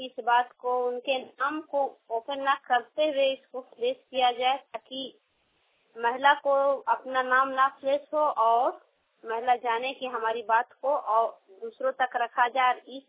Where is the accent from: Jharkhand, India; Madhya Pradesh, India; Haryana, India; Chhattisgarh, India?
Jharkhand, India; Vishnugarh; और मैं हजारीबाग जिला के विष्णुगढ़ गांव की रहने वाली हूँ।